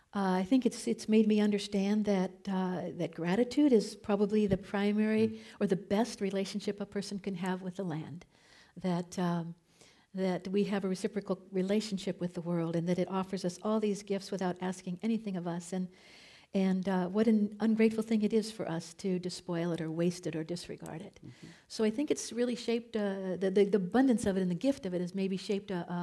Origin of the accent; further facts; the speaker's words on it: Cleveland, Ohio, United States; Well, I grew up in Cleveland, and my family would go to the Cuyahoga River and watch it burn.